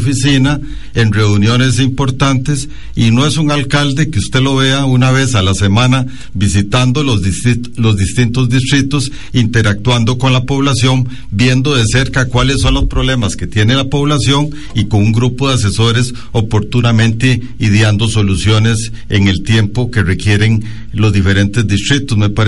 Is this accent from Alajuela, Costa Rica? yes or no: yes; Alajuela, Costa Rica; also born or lived in Heredia; He elaborado la mayor parte de mi vida en Alajuela. Bien, nací en Heredia, soy hijo de padres muy humildes que me enseñaron el amor al trabajo y el esfuerzo como norma para sacar adelante los proyectos, pero la mayor parte de mi vida me he desarrollado en Alajuela